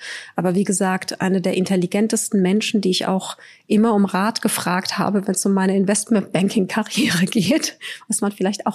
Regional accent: Frankfurt, Hesse, Germany; Ich habe noch 5 Halbgeschwister in Algerien und habe 2 sozusagen Geschwister mütterlicher und väterlicherseits, mit denen ich in Frankfurt geboren und aufgewachsen bin.

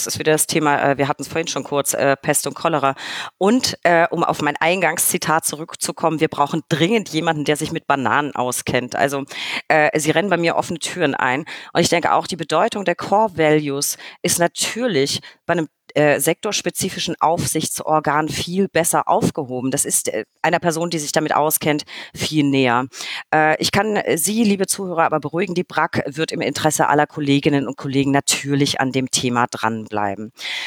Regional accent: Bavaria, Germany; ich als Franke

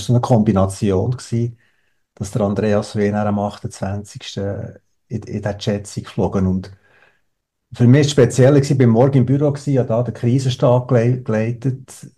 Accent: Switzerland

